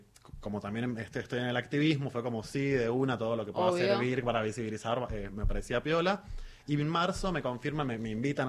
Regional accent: San Juan, Argentina; now in Córdoba, Argentina; No, yo vengo de San Juan, pero estoy viviendo en Córdoba.

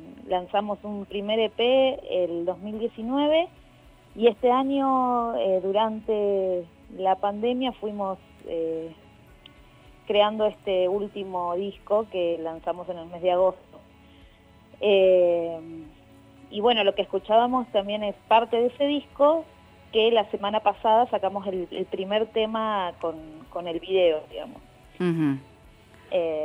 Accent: Villa Pehuenia, Neuquén, Argentina; Nosotros, bueno, somos los cuatro de Villa Pehuenia. Tres estamos viviendo hace poquito acá, hace unos 2 años

